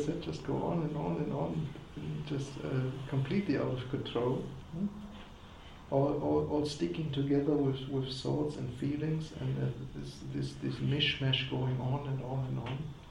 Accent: Germany; English is a second language; I grew up with bread in Germany.

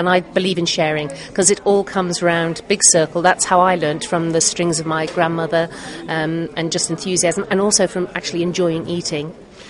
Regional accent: Isle of Man; I grew up in the Isle of Man. I've moved around a lot.

